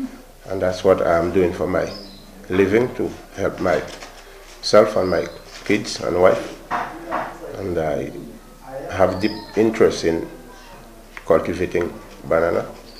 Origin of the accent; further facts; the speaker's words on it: St. Lucia; I'm from Olean, St. Lucian-born.